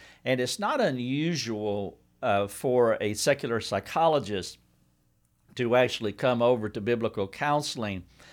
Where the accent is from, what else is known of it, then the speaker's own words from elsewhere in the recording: the South, United States; I'm from the South. The three R's down here are racing, wrestling, and religion.